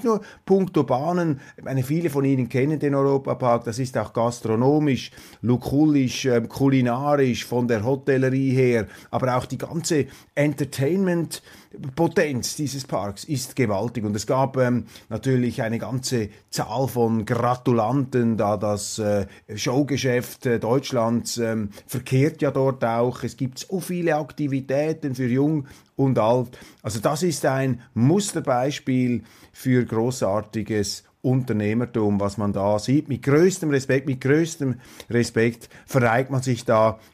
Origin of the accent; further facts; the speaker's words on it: Switzerland; Wir können als Schweizer nicht bei der Schweiz stehen bleiben, sonst verarmen wir.